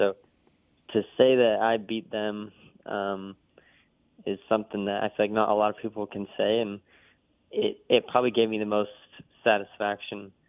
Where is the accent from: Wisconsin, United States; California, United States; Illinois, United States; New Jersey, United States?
California, United States; growing up in California, you know, I always went to the Gold Cup for a while and always stayed the whole week.